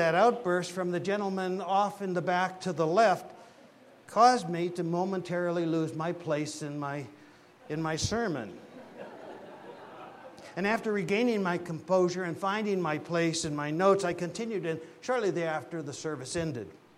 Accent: Peoria, Illinois, United States; also born or lived in Oklahoma; I was born in Peoria, Illinois, spent my early childhood in Illinois and Oklahoma.

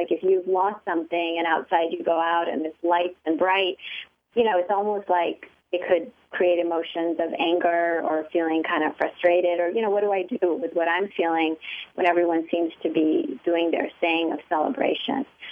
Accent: New York City, New York, United States; because I grew up in the West, meaning I grew up mostly in New York City, but my extended family always was in India.

